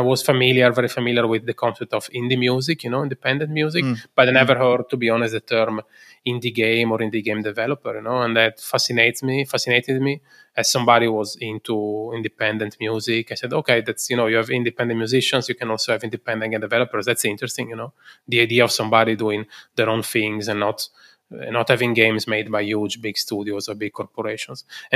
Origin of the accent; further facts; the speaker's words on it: Italy; English is a second language; now in Berlin, Germany; I was already living in Berlin. So that's also why, even though I'm originally from Italy